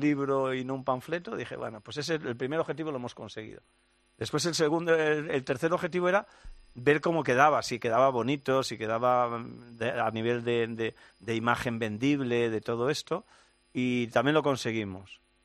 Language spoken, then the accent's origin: Spanish; Sarria, Galicia, Spain; born there; Yo nací en Sarria, pero en una aldea. Sarria es, el digamos, la cabeza de partido, pero yo nací en una aldea muy pequeñita que se llama Loseiro, que es donde nació mi madre también.